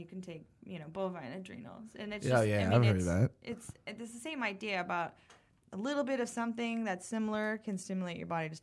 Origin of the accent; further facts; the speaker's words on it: East Coast, United States; I mean, I'm from the East Coast.